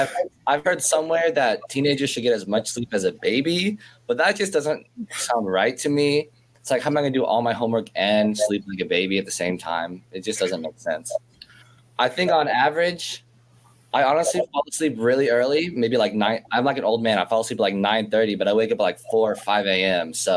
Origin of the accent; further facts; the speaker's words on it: Texas, United States; from Texas